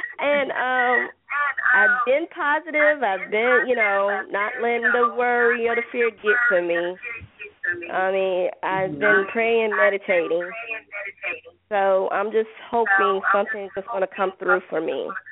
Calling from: Georgia, United States; I'm calling from Georgia.

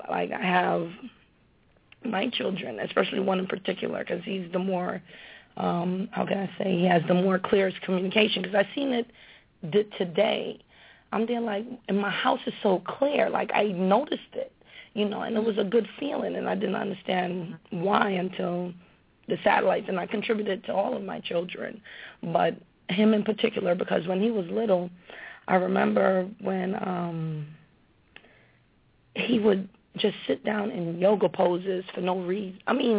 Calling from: Connecticut, United States; I'm calling in from Connecticut.

